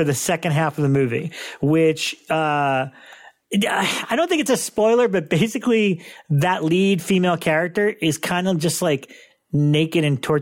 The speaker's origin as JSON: {"language": "English", "region": "New York", "country": "United States", "said": "He called me up because I'm from Long Island and I know the real Amityville and I've seen all the movies."}